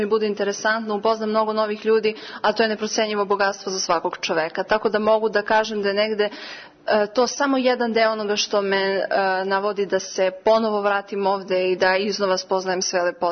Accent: Žagubica, Southern and Eastern Serbia, Serbia; iz Žagubice sam i pripadnik pokreta Gorana od 2017. godine.

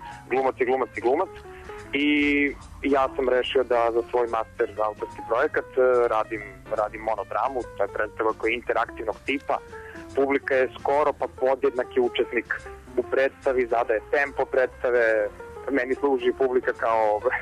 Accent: Niš, Southern and Eastern Serbia, Serbia; born there; rođen sam u Nišu

